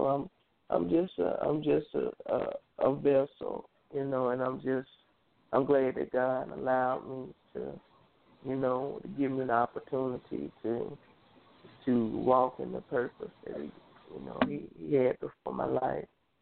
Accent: Birmingham, Alabama, United States; I'm from Birmingham, Alabama. I've been singing since about the age of five.

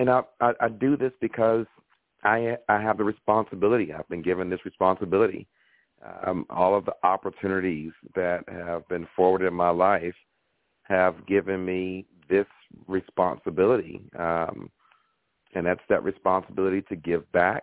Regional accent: Ridgeville, South Carolina, United States; I am from the Lowcountry out in South Carolina, out in the country, Ridgeville, Charleston, South Carolina.

